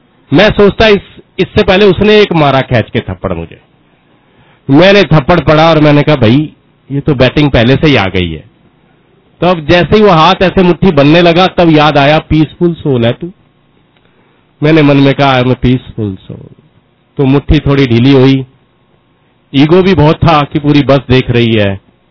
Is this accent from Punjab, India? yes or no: yes; Punjab, India; पंजाब का रहने वाला हूं, खुद ही बनाता था और खुद ही काटता था।